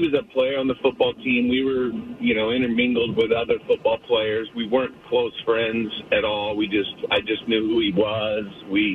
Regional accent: Eugene, Oregon, United States; And I grew up in Eugene, Oregon, where he ran.

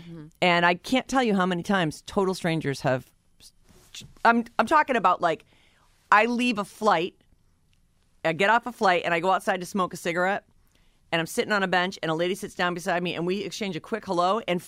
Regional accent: East Coast, United States; we find out we're both from the East Coast or whatever.

